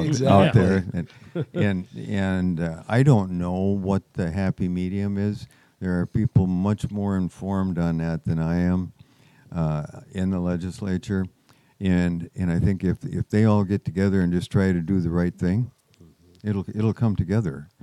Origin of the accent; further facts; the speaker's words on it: Fergus Falls, Minnesota, United States; born there; I was born in Fergus Falls. Rothsay was right down the road there.